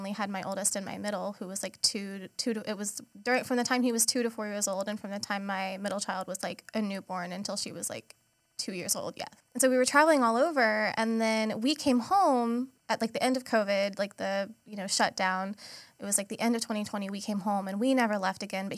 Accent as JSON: {"language": "English", "town": "Wilmington", "region": "North Carolina", "country": "United States", "tie": "born or raised there", "said": "I am born and raised in Wilmington."}